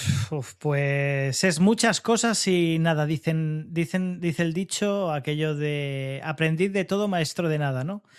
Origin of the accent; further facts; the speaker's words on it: Barcelona, Catalonia, Spain; moved away as an adult; now in Pontevedra, Spain; yo nací en Barcelona y estuve en Barcelona hasta los 38 años aproximadamente, en momento en el cual me vine a vivir a Galicia, a Pontevedra